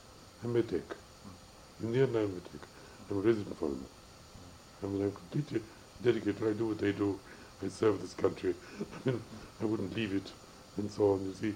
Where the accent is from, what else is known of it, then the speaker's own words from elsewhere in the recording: Russia; now in England; I would not say I'm an Englishman. Other people would say it about me sometimes. I'm a Russian Jew.